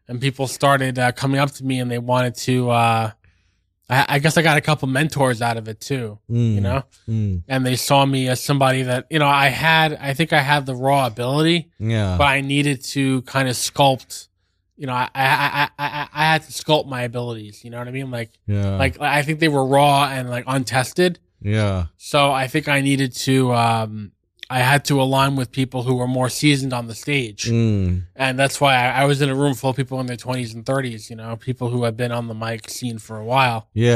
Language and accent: English; Staten Island, New York, United States; because I grew up in Staten Island and wasn't too much to do.